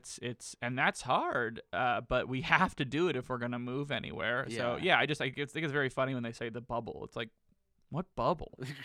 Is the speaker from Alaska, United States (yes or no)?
no; Michigan, United States; I was wearing Detroit gear, I'm from Michigan